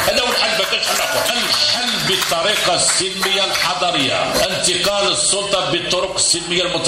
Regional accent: Algeria; معناه كجزائريين كلنا مسؤولون

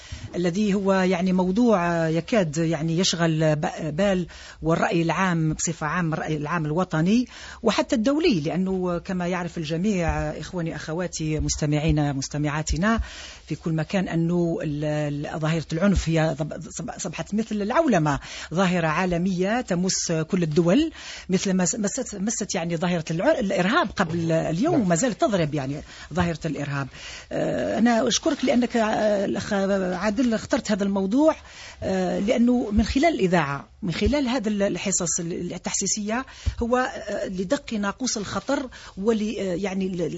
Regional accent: Algeria; ولكن الشيء اللي ربما احنا كجزائريين لابد ان نعمل جهد اكثر من غيرنا

